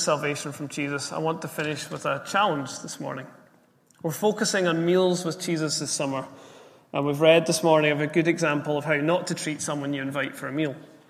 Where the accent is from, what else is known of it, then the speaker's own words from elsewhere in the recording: Scotland, United Kingdom; As I was writing this, I thought of good friends of mine from growing up in Ayrshire. They're a family from the church I grew up in, and they led my youth group.